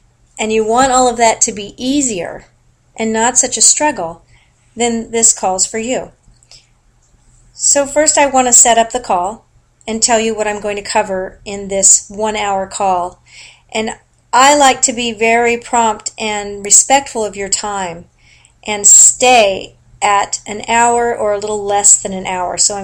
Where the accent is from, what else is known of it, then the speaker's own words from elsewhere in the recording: California, United States; born there; I was born in California on Easter Sunday